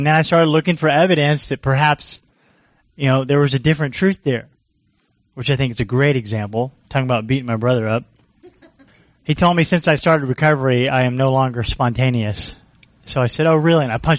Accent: Florida, United States; now in Alaska, United States; Out here in Alaska, I was telling my sister, you know, we're from Florida

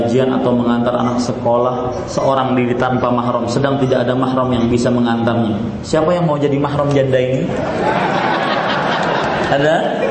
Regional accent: Pamekasan, East Java, Indonesia; Seperti saya dari Pamekasan

